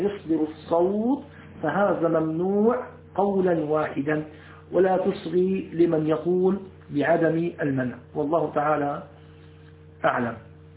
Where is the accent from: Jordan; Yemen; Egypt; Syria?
Syria; حتى سبحان الله تتذكر عندنا في الشام، يمكن ما بتعرفوا الأمراض، أنا بعرفه تماما